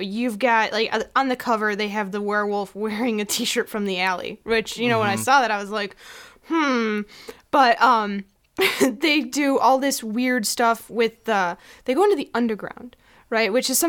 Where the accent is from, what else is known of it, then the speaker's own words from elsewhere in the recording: Chicago, Illinois, United States; We are actually from Chicago.